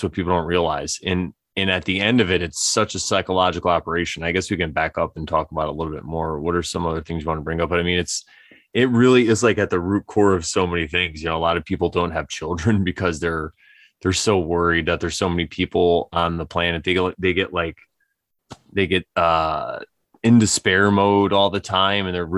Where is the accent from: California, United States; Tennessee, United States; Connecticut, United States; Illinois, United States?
Connecticut, United States; and I'm from Connecticut, which is the East Coast of the United States.